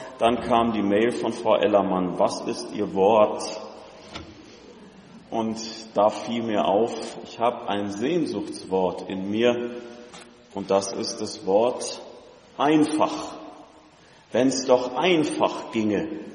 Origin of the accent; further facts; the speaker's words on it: North Rhine-Westphalia, Germany; Ich weiß nicht, ob als Sauerländer aus dem Siegerland kommend oder mittlerweile als Siegerländer ins Sauerland fahrend.